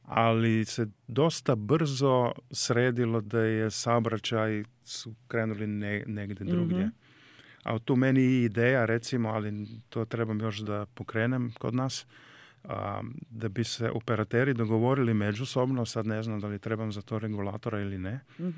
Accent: Slovenia; kod nas u Sloveniji iskazalo se da smo dosta rezilijentni

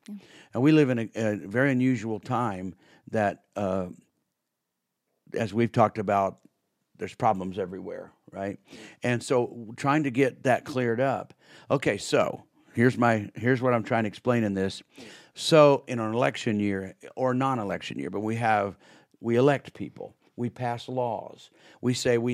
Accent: Kansas, United States; I grew up in Kansas, western Kansas, get out of Dodge.

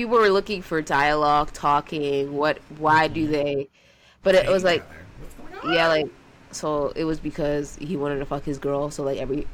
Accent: Chicago, Illinois, United States; I'm from Chicago at that. The water's like green.

